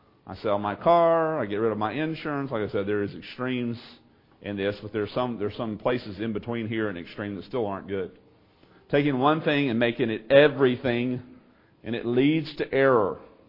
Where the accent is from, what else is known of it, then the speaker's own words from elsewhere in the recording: Texas, United States; I grew up in East Texas with a lot of Pentecostals.